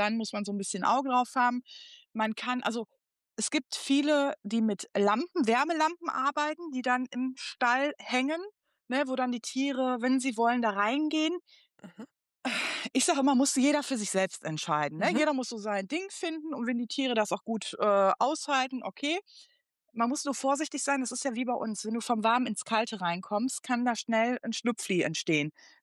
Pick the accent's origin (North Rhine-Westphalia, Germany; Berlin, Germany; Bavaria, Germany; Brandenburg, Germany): North Rhine-Westphalia, Germany; Also ich komme aus dem Pott, da ist es nie richtig dolle kalt, ne?